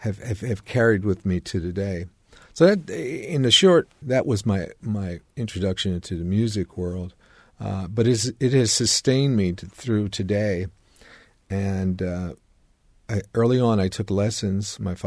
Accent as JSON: {"language": "English", "town": "Atlantic City", "region": "New Jersey", "country": "United States", "tie": "born or raised there", "said": "I grew up in this very fertile environment. Growing up in Atlantic City, New Jersey, Atlantic City was the queen of resorts at one time, many, many years ago."}